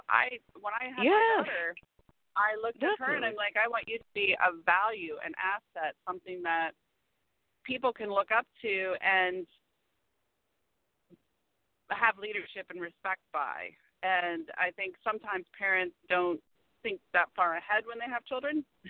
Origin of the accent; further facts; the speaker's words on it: the South, United States; I was raised in the South, and if you did something wrong at your neighbor's house, your neighbor would whip your ass all the way up to your mama